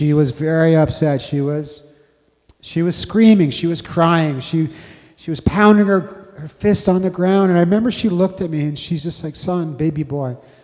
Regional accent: Welland, Ontario, Canada; I am from Welland, Ontario, born and raised.

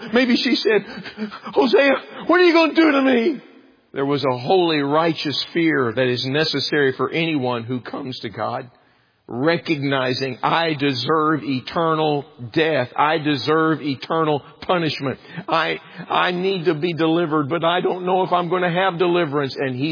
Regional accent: Texas, United States; I'm a Texan. I grew up watching old cowboy westerns.

